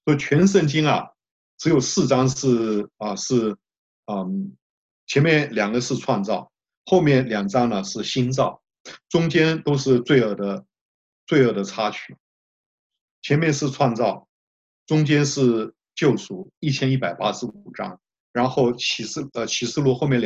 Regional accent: China; 他们当然提供了不少我们中国人所缺乏的宗教名词

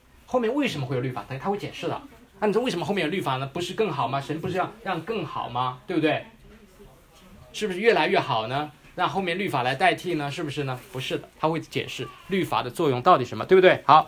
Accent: China; 只有我们从大陆来的才知道啊

